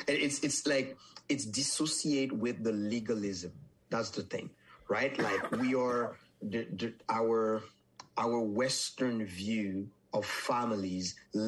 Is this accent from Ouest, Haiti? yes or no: yes; Pétionville, Ouest, Haiti; Like I remember growing up in Haiti and during embargo